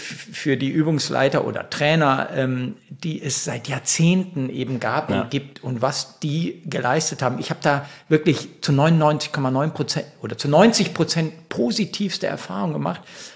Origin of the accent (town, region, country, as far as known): Neuss, North Rhine-Westphalia, Germany; born or raised there